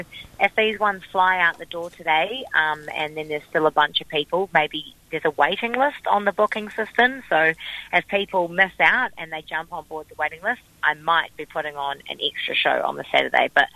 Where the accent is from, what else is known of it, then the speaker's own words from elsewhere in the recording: Whanganui, Manawatū-Whanganui, New Zealand; also born or lived in Australia; I'm Kiwi. I grew up in Whanganui, and then I moved to Australia when I was 19 and lived there training in dance and musical theatre and established my career there. And then I came back for a little bit to escape COVID in 2020, 21